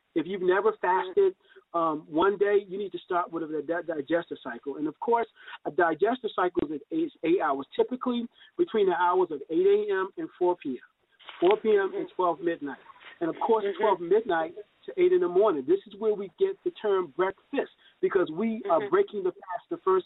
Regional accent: the South, United States; Because for me, being raised a Southerner, food was a way that I said I love you.

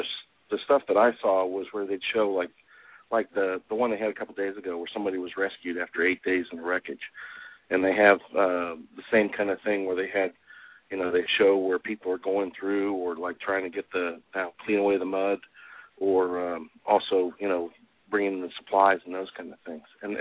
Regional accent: Tennessee, United States; born there; now in Pittsburgh, United States; the same way I consider Pittsburgh my home, even though I wasn't born in Pittsburgh. I was born in Tennessee.

